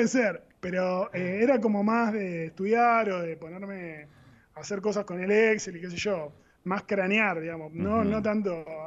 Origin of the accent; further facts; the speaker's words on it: Argentina; como emprendedores, somos argentinos, vivimos en un contexto